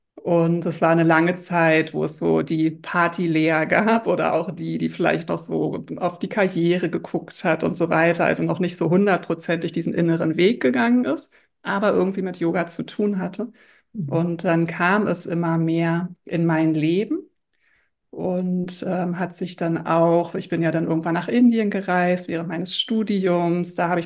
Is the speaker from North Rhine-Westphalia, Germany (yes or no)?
no; Berlin, Germany; ich komme ja aus Berlin, damals hatte ich in Berlin gelebt.